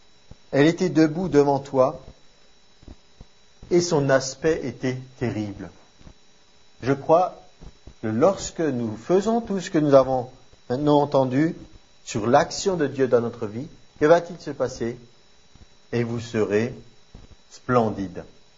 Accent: France; J'ai dit, je suis un Français moyen. Parce que ma taille, c'est 1m75 et c'est la moyenne à peu près dans notre pays.

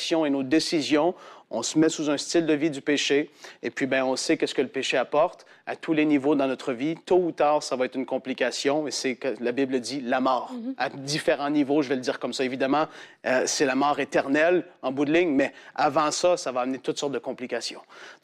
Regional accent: Quebec, Canada; moi je viens du Québec

